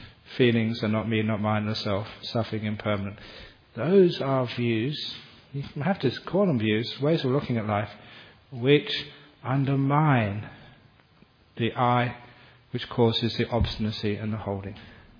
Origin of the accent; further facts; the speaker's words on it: Cambridge, East of England, United Kingdom; Because I was from Cambridge, I thought that'd be a nice thing to watch.